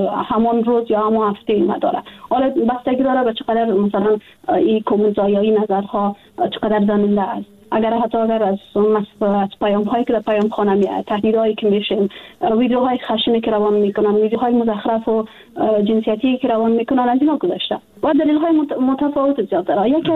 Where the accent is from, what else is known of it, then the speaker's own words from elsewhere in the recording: Afghanistan; ما در افغانستان بزرگ شدیم، تحصیل کردیم، کار کردیم،